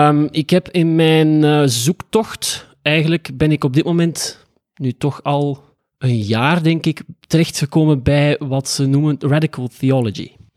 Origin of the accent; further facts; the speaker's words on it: Ypres, Flanders, Belgium; Ik ben 20 jaar opgegroeid in dezelfde kerk in Ieper, waar ik opgegroeid ben.